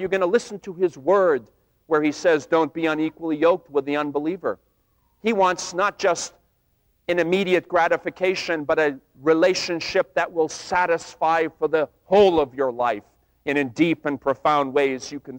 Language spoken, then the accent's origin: English; Wellesley, Massachusetts, United States; I grew up in Wellesley, as some of you know